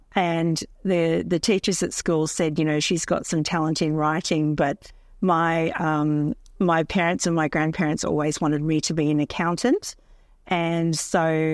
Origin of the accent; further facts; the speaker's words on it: New South Wales, Australia; I'm from the Central Coast of New South Wales originally